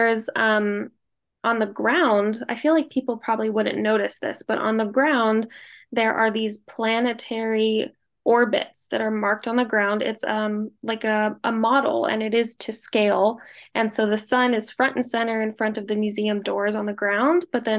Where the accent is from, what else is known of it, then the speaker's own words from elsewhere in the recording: Los Angeles, California, United States; I grew up in Los Angeles, so I have been going to Griffith Observatory my whole life.